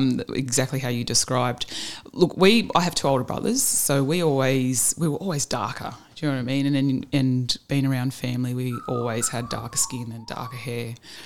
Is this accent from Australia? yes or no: yes; Sydney, New South Wales, Australia; So my mum's family's from the Shire. So mum was born and raised in the Southern Shire around Cronulla and Miranda, and so that's where I lived.